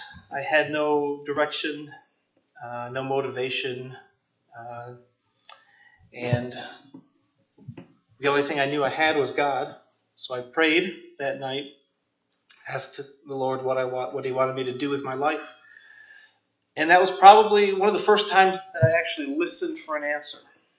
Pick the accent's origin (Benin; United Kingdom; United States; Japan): Japan; moved away as an adult; So I grew up in Japan from ages 2 to 19.